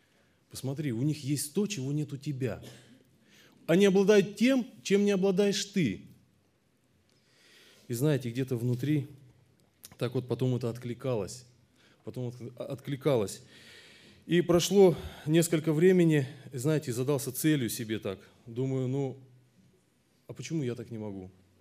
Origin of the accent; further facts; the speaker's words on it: Astrakhan, Astrakhan Oblast, Russia; moved away; Переехали в Славянск на Кубани. Там остались мои друзья, там осталось мое детство в Астрахани.